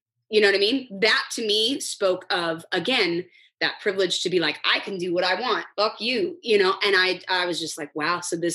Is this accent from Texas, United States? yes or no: no; California, United States; Again, growing up in Orange County, very different experience.